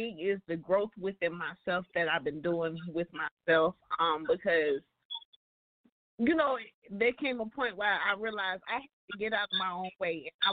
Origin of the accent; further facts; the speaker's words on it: South Carolina, United States; moved away; I actually left my home state of South Carolina.